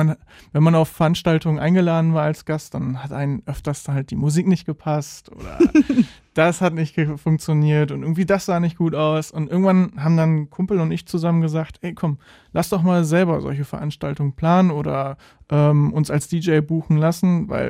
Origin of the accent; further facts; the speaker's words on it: Vreden, North Rhine-Westphalia, Germany; also born or lived in Ahaus; Ja, ich komme direkt aus Vreden, also ja, von zu Hause aus direkt hierher.